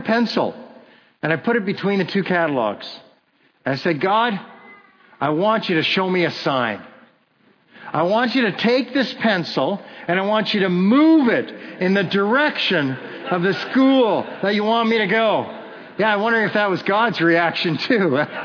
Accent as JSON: {"language": "English", "town": "Kitchener", "region": "Ontario", "country": "Canada", "tie": "born or raised there", "said": "I grew up in Kitchener, Ontario"}